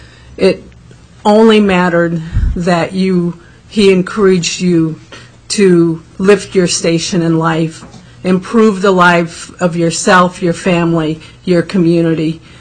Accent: Klukwan, Alaska, United States; He came to Clukwan, which is my hometown village

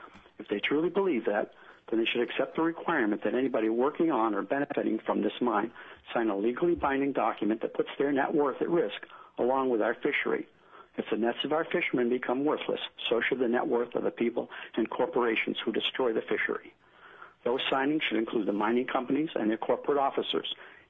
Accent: Anchorage, Alaska, United States; from Anchorage, and I'm representing myself and the future for my children.

